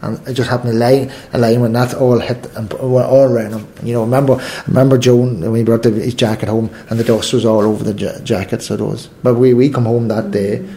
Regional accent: Ireland; I find Irish British, because all is now. They call me. You know, they used to call me the Southern Protestant.

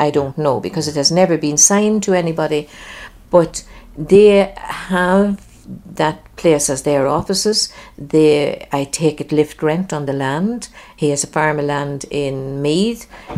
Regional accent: Northern Ireland, United Kingdom; And when we go on holidays, if they say you're from England, we say very definitely, no, we're from Ireland.

